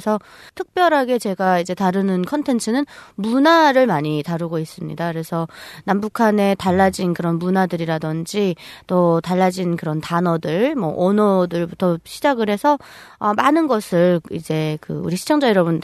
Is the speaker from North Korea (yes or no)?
yes; Pyongan, North Korea; 아빠는 함경북도 사람이고 저는 평안도 사람이다 보니까 말씨도 다르고